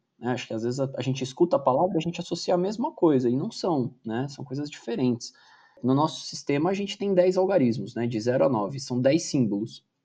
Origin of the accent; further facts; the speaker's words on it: São Paulo, Brazil; eu sou paulistano também, mas é aquela história do paulistano não tem sotaque, né? E a gente tem, é isso.